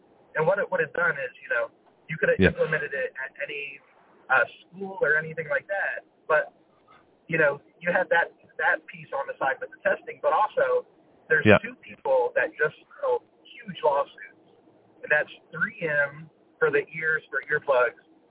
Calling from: Navarre Beach, Florida, United States; I'm calling from Navarre Beach, Florida.

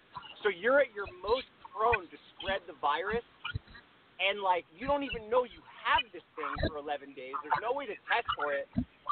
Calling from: Los Angeles, California, United States; Los Angeles.

